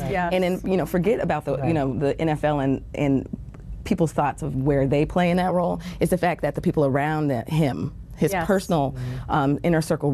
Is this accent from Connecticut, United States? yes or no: yes; Connecticut, United States; I'm from Connecticut, so football is very big